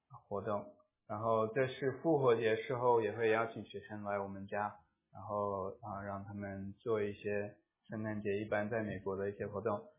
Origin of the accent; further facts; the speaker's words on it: Taiwan; 我是台湾长大台湾出生的